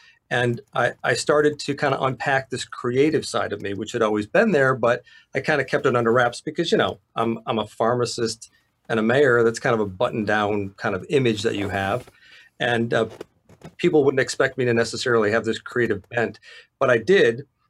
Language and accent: English; Saratoga Springs, New York, United States; You know, it's Saratoga Springs is my hometown. And as far back as I can remember, I wanted to be mayor.